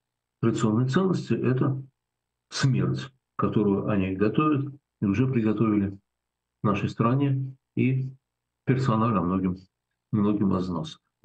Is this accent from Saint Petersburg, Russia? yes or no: yes; Saint Petersburg, Russia; Я в Питере вырос возле моего дома, я вырос на Невском